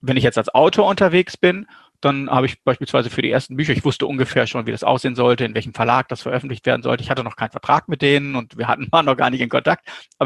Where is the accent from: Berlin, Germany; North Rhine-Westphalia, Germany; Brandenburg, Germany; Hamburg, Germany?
North Rhine-Westphalia, Germany; ich komme aus Westfalen